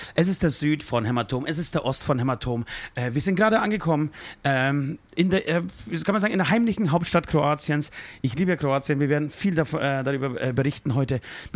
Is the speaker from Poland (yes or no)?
yes; Poland; ich bin Pole